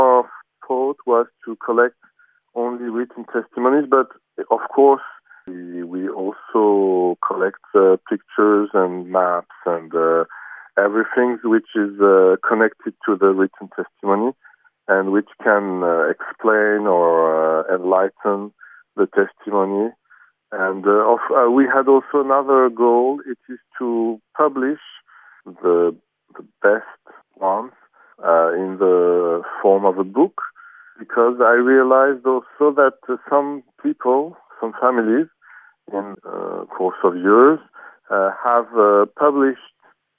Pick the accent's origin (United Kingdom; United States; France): France; Paris, Île-de-France; English is a second language; I'm born and bred in France, in Paris. And originally my grandparents came from Turkey in 1920. So yes, I was born here in Paris.